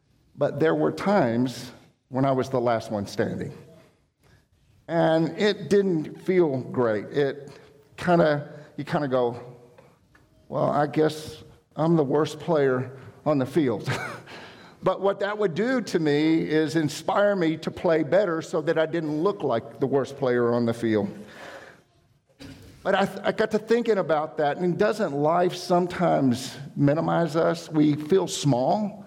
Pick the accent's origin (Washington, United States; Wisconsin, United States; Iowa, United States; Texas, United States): Texas, United States; Texas City; I grew up in Texas City, and if you know anything about Texas City, it's flat.